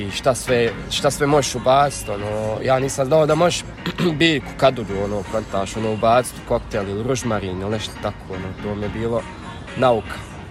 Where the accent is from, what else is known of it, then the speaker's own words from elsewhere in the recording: Visoko, Federation of Bosnia and Herzegovina, Bosnia & Herzegovina; Pa vidi, ja iz Visokog, ja dolazim iz Visokog i mi tamo pojam koktel nismo čuli.